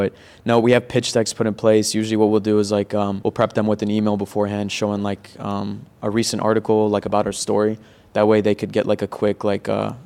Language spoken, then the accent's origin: English; East Coast, United States; also born or lived in Virginia; as you know, I grew up on the East Coast, and, you know, when I lived in Virginia, I went back and forth to New York all the time.